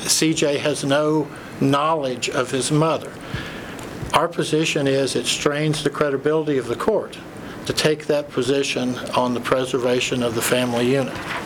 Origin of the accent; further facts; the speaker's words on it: Bristol, Virginia, United States; I'm from Bristol, Virginia.